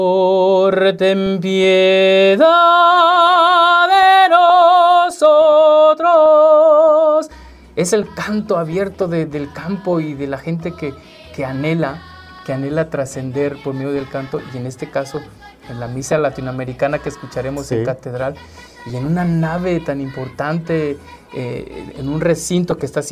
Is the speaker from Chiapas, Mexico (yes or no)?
no; Guanajuato, Mexico; yo nací en un pueblo en Guanajuato, sembrando el maíz en tierra de barro y agarrando la yunta